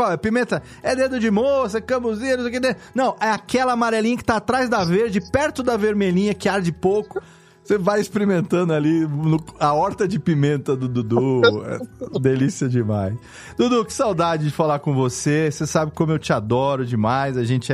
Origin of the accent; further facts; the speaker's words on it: Serra Negra, São Paulo, Brazil; Você já esteve aqui em Serra Negra, na minha terra natal, me fazendo uma visita, passando alguns dias.